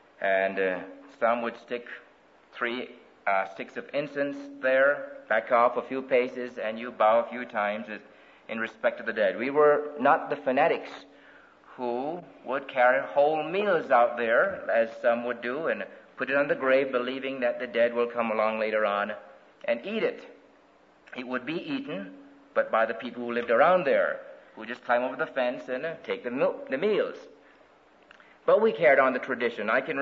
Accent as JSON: {"language": "English", "region": "Kingston", "country": "Jamaica", "tie": "born or raised there", "said": "while I was growing up in Kingston, Jamaica. My parents had migrated to Jamaica from mainland China. And there I was born, the last of their children. They were pagans."}